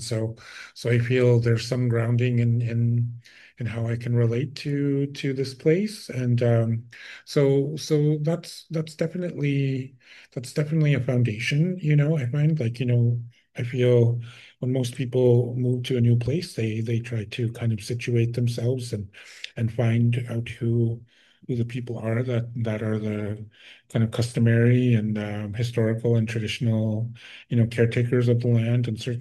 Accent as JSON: {"language": "English", "region": "Saskatchewan", "country": "Canada", "moved": "yes", "said": "I'm from the Midwest. I'm from northern Saskatchewan, but I moved here maybe about 2012, so 14 years ago. So I've been in southern Ontario since then."}